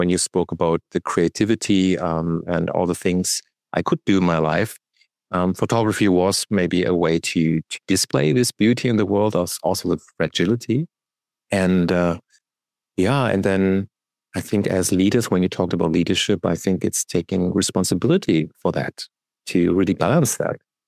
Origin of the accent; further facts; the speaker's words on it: Germany; I was raised up in Germany most of my time. So I was in Germany and, you know, immersed by this German culture.